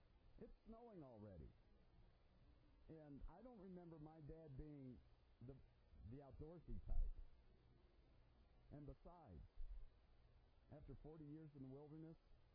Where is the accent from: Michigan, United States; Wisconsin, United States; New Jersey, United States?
Michigan, United States; Detroit; When we lived in, when I was a kid growing up in Detroit, at one point we lived in Livonia, a western suburb of Detroit